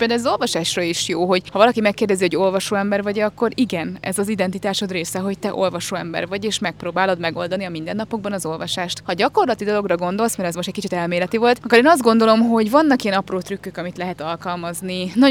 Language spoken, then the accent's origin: Hungarian; Hungary; legalábbis Magyarországon, ahonnan én jövök